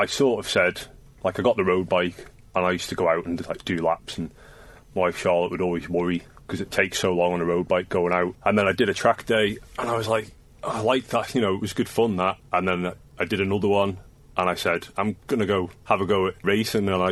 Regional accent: Isle of Man; I'm 36 from the Isle of Man.

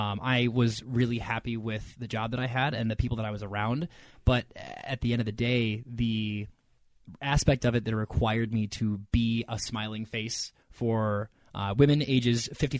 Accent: Wisconsin, United States; Growing up in Wisconsin, everyone's naturally just given a bartending license at the age of five.

